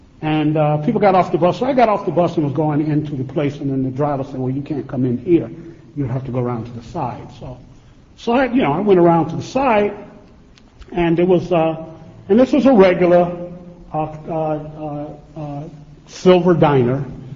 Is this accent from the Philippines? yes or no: no; North Carolina, United States; also born or lived in Washington, D.C.; now in Philadelphia, United States; My home, for all intents and purposes, is in Philadelphia, although I was born in Washington, D.C., and as a kid in the late 40s, I lived in, middle to late 40s, I lived in North Carolina.